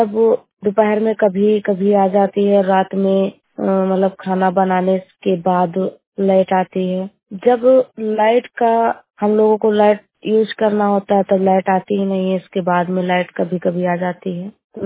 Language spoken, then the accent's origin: Hindi; Bhagwanpur, Uttar Pradesh, India; मैं ग्राम भगवानपुर भाषाई के रहने वाली हूँ और ब्लॉक जमनाहा, डिस्ट्रिक्ट सरावस्ती।